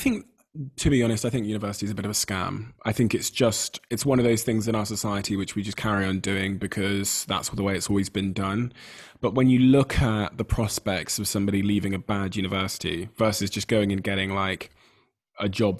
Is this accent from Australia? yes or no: no; Plymouth, South West England, United Kingdom; also born or lived in Botswana; So I was born in Africa, in Botswana, came to the UK when I was a baby, 3 or 4 years old, moved to Devon in Plymouth, and joined school